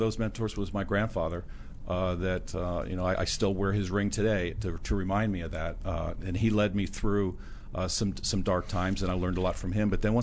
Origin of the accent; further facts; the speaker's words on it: Indiana, United States; also born or lived in Pennsylvania; Indiana originally, and then Pennsylvania later on in my life.